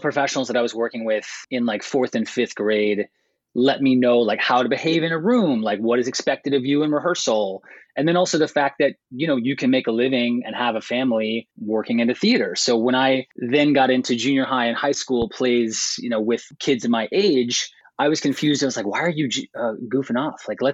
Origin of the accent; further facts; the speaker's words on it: Atlanta, Georgia, United States; I grew up in Atlanta, Georgia. And when I was a kid, my parents tossed me into the church choir